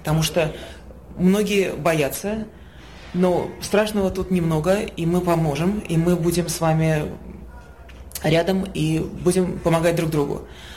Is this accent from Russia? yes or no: no; California, United States; я волонтер из Калифорнии, работаю сейчас на команду Трампа в Пенсильвании.